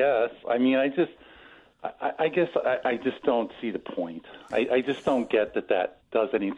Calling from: Westmont, Illinois, United States; I'm calling from Westmont.

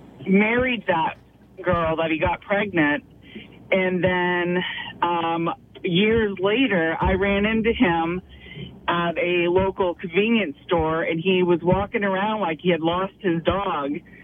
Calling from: Brewer, Maine, United States; I live in Brewer.

